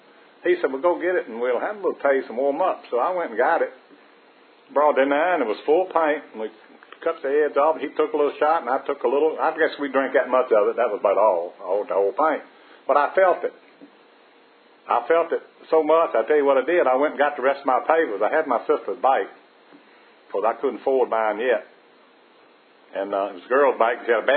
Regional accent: Virginia, United States; Anyway, I was born a while back, you know, and I was born and raised in Culpeper County, and I grew up with a mean, drunken daddy

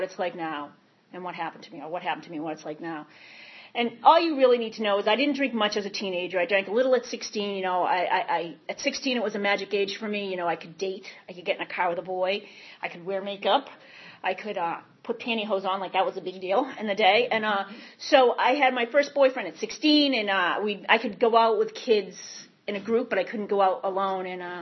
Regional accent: Massachusetts, United States; as you can tell, I'm probably not from the South. I get sober in Boston, born and raised in Massachusetts.

